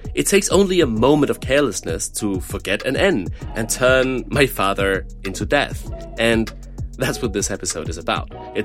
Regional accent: Italy; I grew up in Italy, and while living there, my father was consumed by the fact that it would take only a small spelling mistake to turn his name, Morten, into the Italian word for death, morte.

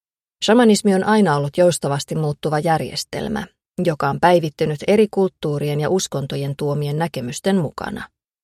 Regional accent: Pello, Lapland, Finland; Käytän mielelläni ilmaisua lappilainen, koska olen kotoisin Lapista, Pellosta, mutta en ole etnisesti saamelainen. Olen kuitenkin kasvanut saamelaisten perinteiden ja ajatusmaailman vaikutuspiirissä

